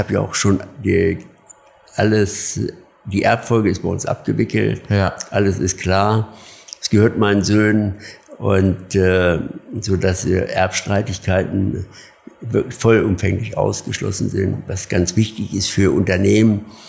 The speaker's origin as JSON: {"language": "German", "town": "Burgwedel", "region": "Lower Saxony", "country": "Germany", "said": "Und er kommt ja aus Hannover, ich komme aus Großbuchwedel."}